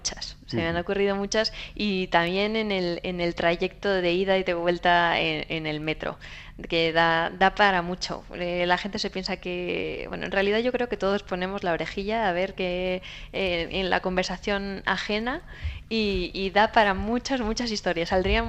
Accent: Pamplona, Navarre, Spain; siempre pues tengo presente a Pamplona y a mi tierra

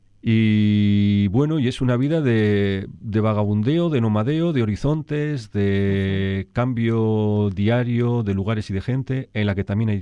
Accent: Vitoria-Gasteiz, Basque Country, Spain; Por cierto, que Adurza es mi barrio, yo soy de Adurza

